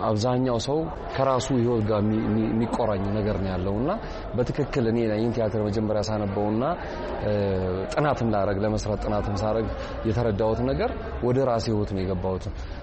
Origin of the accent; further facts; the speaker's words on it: Addis Ababa, Ethiopia; እኔ ከተማ ነው ያደኩት 4 ኪሎ አካባቢ ነው ያደኩት፣ ግን አሁን ወጥቼ አያት አካባቢ ባል ሰፈር ነው መኖረውና